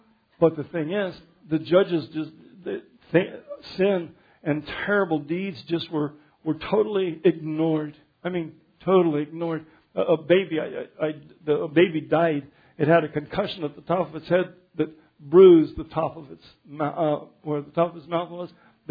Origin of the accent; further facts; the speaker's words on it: McCook, Nebraska, United States; So I come from McCook and I go to Nebraska or go to Arkansas and then they got this hanging judge.